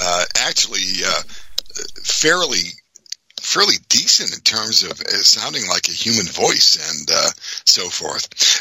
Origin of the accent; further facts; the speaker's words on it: New England, United States; though we are all from New England, same town originally.